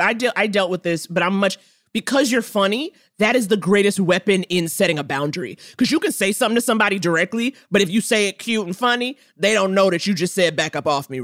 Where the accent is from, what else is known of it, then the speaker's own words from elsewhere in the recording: Harlem, New York, United States; I grew up in Harlem. You know what I'm saying? I grew up in Harlem in the 80s, the 90s.